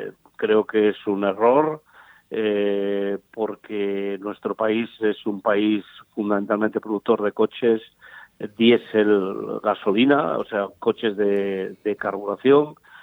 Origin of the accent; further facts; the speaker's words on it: Asturias, Spain; Mi familia siempre trabajó en el campo. Yo soy de Asturias y me crié justamente en un minifundio